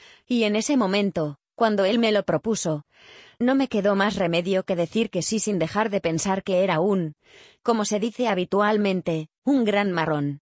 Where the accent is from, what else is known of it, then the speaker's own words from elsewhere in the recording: Aspe, Valencian Community, Spain; el único aspense soy yo, porque ella dice mi pueblo, a lo que yo le digo, el pueblo es única y exclusivamente mío. Vosotros habéis venido y si queréis os adoptamos, pero no sois de Aspe.